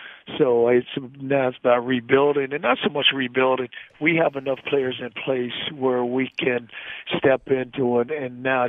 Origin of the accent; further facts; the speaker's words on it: Arkansas, United States; I grew up in Arkansas, and people don't even realize that. They think I'm from Florida.